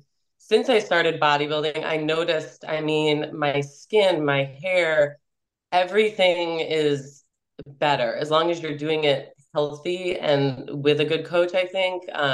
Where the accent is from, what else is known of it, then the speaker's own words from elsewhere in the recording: Chicago, Illinois, United States; now in Naples, United States; I'm from Chicago, Illinois, but I live in Naples, Florida.